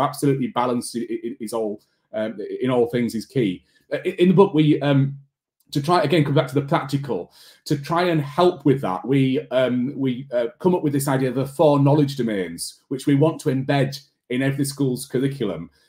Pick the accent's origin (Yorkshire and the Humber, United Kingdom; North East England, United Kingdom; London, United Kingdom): Yorkshire and the Humber, United Kingdom; Bradford; I was the same. I'm from Bradford. I was ashamed of that for a long time